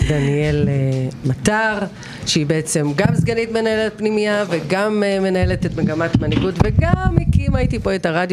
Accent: Central District, Israel; born there; אני מכירה את זה מצוין, נולדתי פה.

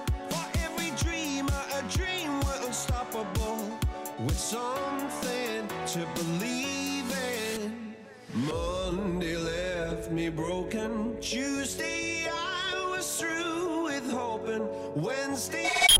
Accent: Belarus; now in Israel; Так как я из Беларуси, я даже неплохо понимал их речь и пообщался с ними немного.

